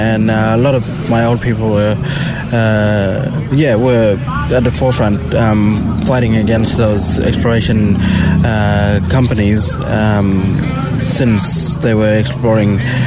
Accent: Western Australia, Australia; my mob, I come from Western Australia in the East Pilbara region, and mob is Mardo.

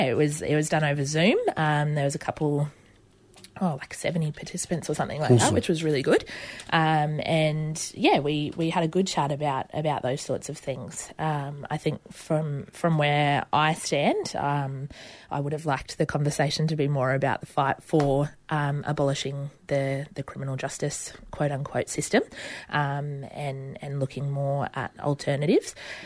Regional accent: Toowoomba, Queensland, Australia; As Karina said … I grew up on Goongari country out southwest Queensland and in Toowoomba as well on Jarbal and Jarawa country.

